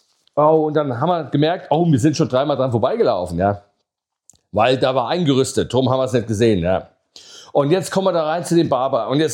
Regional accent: Bavaria, Germany; ich komme aus dem Ostallgäu und so, Nähe Kaufbeuren.

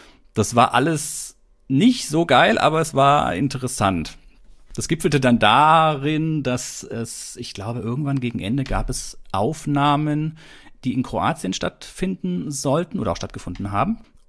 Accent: Stuttgart, Baden-Württemberg, Germany; Stuttgart, also ist ja die Gegend, wo ich herkomme.

